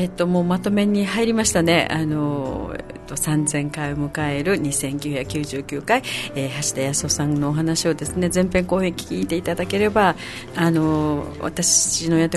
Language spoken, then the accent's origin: Japanese; Okinawa, Japan; 私は沖縄の人間なので自分が生まれ育ったところが